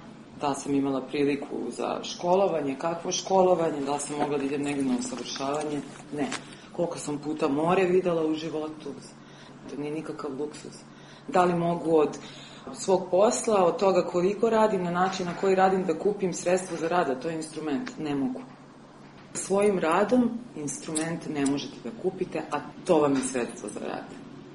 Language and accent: Serbian; Ub, Šumadija and Western Serbia, Serbia; ja nisam iz Beograda, odmah da kažem, ja sam sa Vuba.